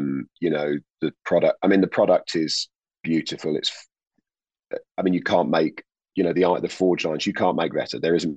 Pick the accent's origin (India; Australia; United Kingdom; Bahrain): United Kingdom; England; now in United States; it's kind of funny being an English guy and saying it, but you know, I'm really proud to be doing it in the US.